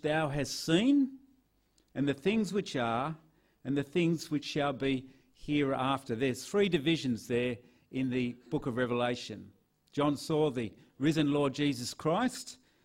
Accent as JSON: {"language": "English", "town": "Newcastle", "region": "New South Wales", "country": "Australia", "said": "I'm from Newcastle, New South Wales."}